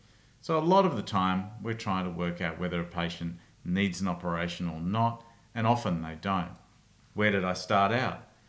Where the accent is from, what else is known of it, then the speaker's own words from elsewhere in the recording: Brisbane, Queensland, Australia; I'm from Brisbane in Australia.